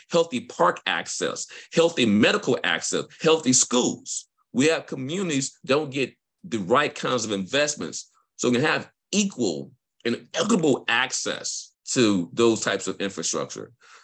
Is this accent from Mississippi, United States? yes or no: yes; Mississippi, United States; So I grew up in Mississippi. I grew up near a sewage treatment plant in a major highway.